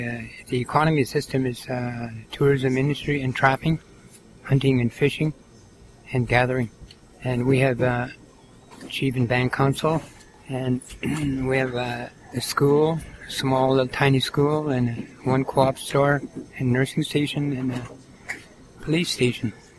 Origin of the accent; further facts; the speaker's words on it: Kutsalke, Northwest Territories, Canada; I'm from Kutsalke, Northwest Territories. Kutsalke means place of spawning fish, and my community is located on east of Yellowknife. It's called the East Arm of Great Slave Lake.